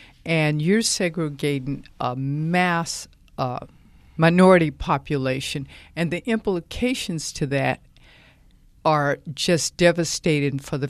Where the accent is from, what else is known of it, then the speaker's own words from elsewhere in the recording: San Bernardino, California, United States; I'm African American, and I've seen the results of this in my church. I'm from San Bernardino